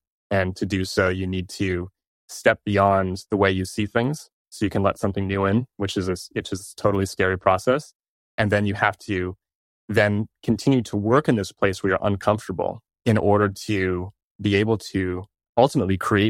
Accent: Toronto, Ontario, Canada; I am from Toronto. And I still reside here.

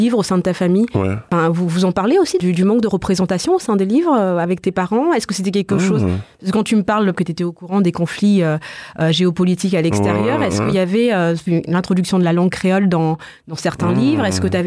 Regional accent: Madagascar; quand je disais que je venais de Madagascar

